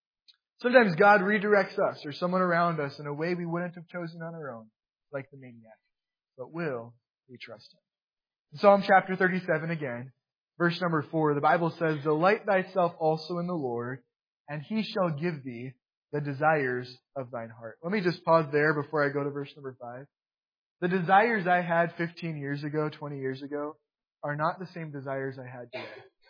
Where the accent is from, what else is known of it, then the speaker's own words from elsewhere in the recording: New York City, New York, United States; I was telling her about my past growing up in New York City